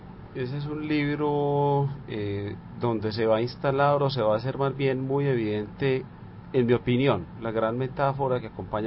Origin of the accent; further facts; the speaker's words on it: Envigado, Antioquia, Colombia; Yo, si bien no soy de Envigado, me crié en Envigado desde que era muy niño